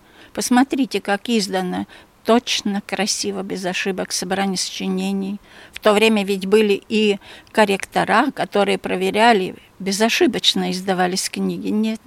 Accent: Bobrinka, Omsk Oblast, Russia; also born or lived in Jelgava, Latvia; За Омском-то есть Дробышевский район, село Бобринка, где я выросла.

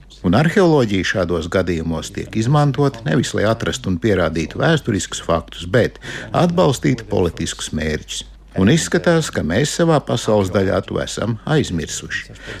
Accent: Denmark; Latvian is a second language; Atšķirības starp Baltijas valstīm un manu dzimteni Dāniju ir tāda, ka mēs tiecamies visu pieņemt par pašsaprotamu, jo nekad neesam piedzīvojuši okupāciju

